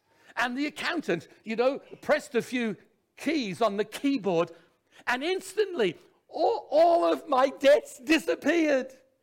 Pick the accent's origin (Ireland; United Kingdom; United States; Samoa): United Kingdom; England; I said, well, I was born in England. What did she say? Huh. I'm English.